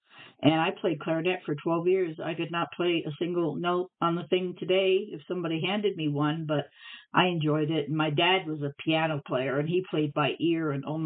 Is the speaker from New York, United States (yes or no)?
yes; Long Island, New York, United States; growing up on Long Island like I did, we lived about 50 miles out of the city, and I want to say I went to the city maybe 4 times in all of the 20 years I lived there.